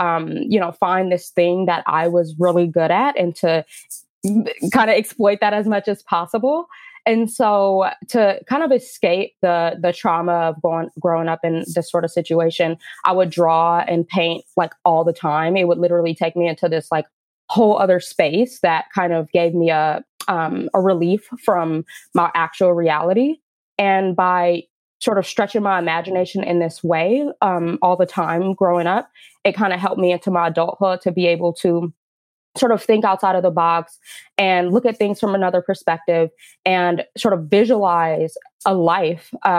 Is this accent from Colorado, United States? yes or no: no; Oakland, California, United States; So I'm born and raised in East Oakland, which for lack of a better way to say is the hood.